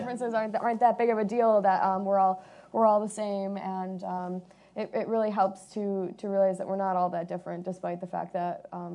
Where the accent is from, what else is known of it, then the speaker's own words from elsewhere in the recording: Rochester, New York, United States; I come from Rochester, New York, and I don't know if anyone knows a lot about Rochester, but it's a very diverse place.